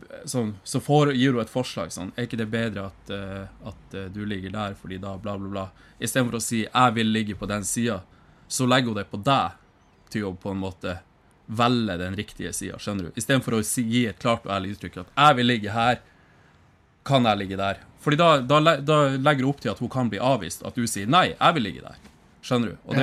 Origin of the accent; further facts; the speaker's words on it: Finnmark, Norway; Jeg var hjemme i Finnmark.